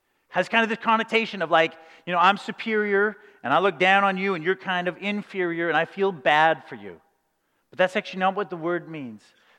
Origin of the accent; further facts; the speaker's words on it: Calgary, Alberta, Canada; I'm from Calgary, and we cheer for the Calgary Flames.